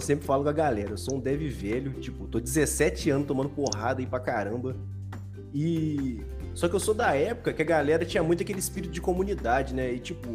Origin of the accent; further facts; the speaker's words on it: Rio de Janeiro, Brazil; eu sou do estado do Rio, só que eu sou do interior, então eu tô próximo a Minas. Aí a galera confunde muito meu sotaque, às vezes fala assim, pô, você é mineiro? Eu falo, não, na verdade eu sou do estado do Rio, mas eu tô bem no interior mesmo, bem no finalzinho.